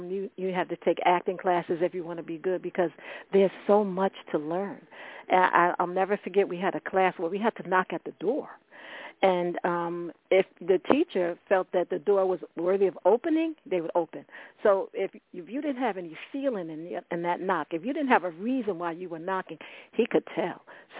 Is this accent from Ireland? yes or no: no; Morristown, New Jersey, United States; I grew up in Morristown, and so when people saw me, they knew that I wasn't from Essex County